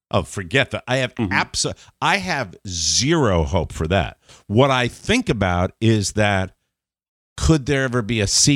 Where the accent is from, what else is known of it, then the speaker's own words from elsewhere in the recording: Ireland; I'm Irish, and when I fight with somebody, I want to fix it, and I want to fix the world's problems.